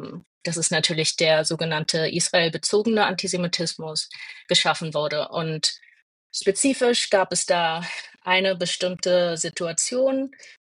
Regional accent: Berlin, Germany; bin Berlinerin

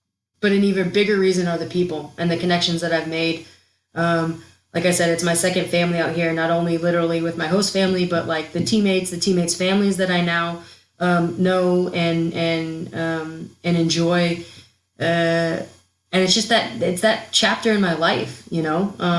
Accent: California, United States; now in Heidelberg, Germany; I'm from California, which, of course, everyone's like, what the heck are you doing here? But, you know, let's be real. Like, I was born and raised, went to college in California, had the California life.

